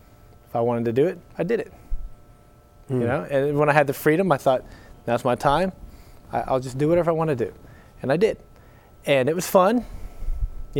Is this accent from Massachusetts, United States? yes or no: no; Charlotte, North Carolina, United States; Leading up to that, I grew up here in Charlotte.